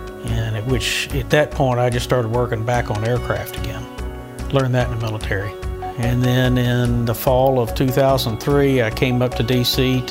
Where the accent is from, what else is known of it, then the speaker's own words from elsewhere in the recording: Alamance, North Carolina, United States; from Alamance, North Carolina, and I run a truck stop ministry called Ark of the Road.